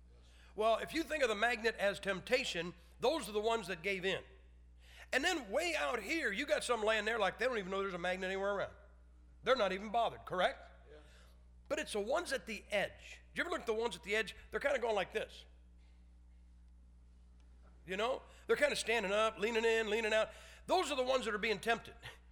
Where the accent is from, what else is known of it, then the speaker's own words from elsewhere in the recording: Ohio, United States; I'm from Ohio.